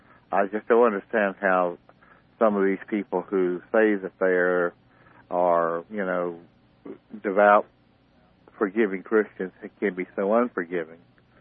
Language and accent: English; South Carolina, United States; I know I come from South Carolina, and I can remember where they fried one a week